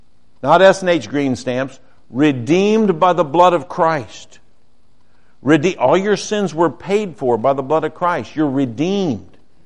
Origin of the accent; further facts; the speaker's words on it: Ohio, United States; But anyway, we're going along, and we're from Ohio. We know how to drive in it